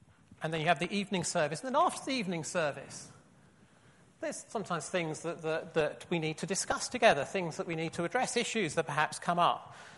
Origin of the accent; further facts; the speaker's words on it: London, United Kingdom; This is the church I grew up in London.